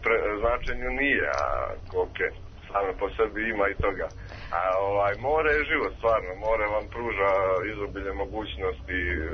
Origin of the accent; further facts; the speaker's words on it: Kotor, Kotor Municipality, Montenegro; Ja sam inače iz Crne Gore, dobro, to ne bih sad ulazio